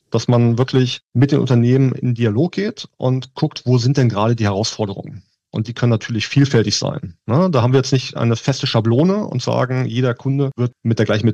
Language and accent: German; Berlin, Germany; born there; Also gefühlt Mitte 30. Ja, ich bin gebürtiger Berliner, bin aber relativ viel auch schon in Deutschland rumgekommen.